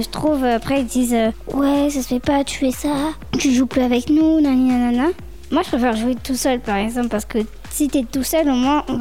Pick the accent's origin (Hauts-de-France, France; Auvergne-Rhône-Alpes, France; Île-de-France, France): Île-de-France, France; Paris; Je viens de Paris 15e. J'aime nager, faire du vélo